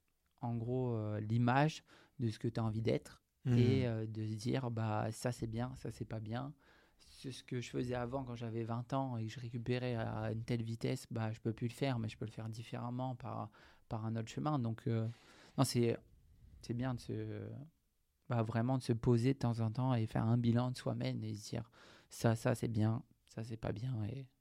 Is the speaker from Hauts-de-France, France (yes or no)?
yes; Hauts-de-France, France; parce que quand j'étais à Rouen, j'avais encore cette chance de proximité parce que je suis du Nord.